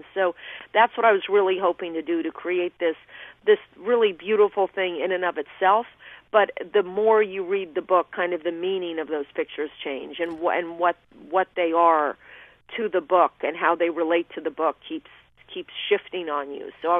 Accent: Aspen, Colorado, United States; I grew up in Aspen in the 70s

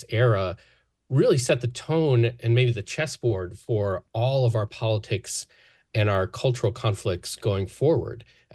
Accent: Tennessee, United States; You know, I grew up in Tennessee, and I was always very aware of the impact that the New Deal had on my region.

